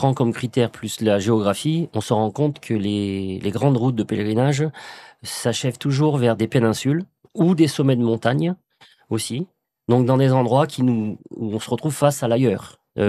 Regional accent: France; je suis français et donc les trois mers qui baignent la France, ben n'ont pas d'ambre

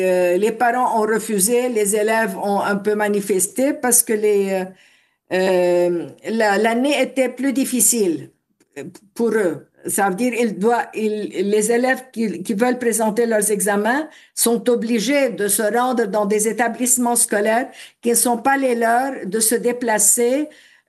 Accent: Lebanon; en tant que Libanais, vraiment très connus pour le niveau de notre niveau éducatif

